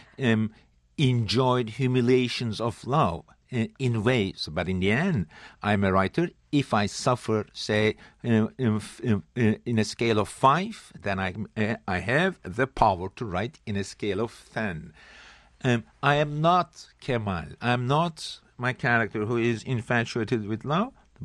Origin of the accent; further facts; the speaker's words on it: Turkey; I come from Turkey, where was a country which was never colonized.